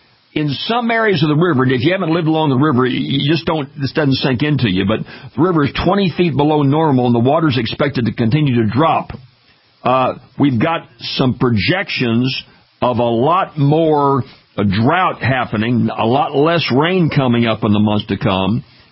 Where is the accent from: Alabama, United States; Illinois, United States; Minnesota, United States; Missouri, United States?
Missouri, United States; St. Louis; I was born in St. Louis, raised up there where the river comes right through, and then went to law school down at Tulane, raised down in Louisiana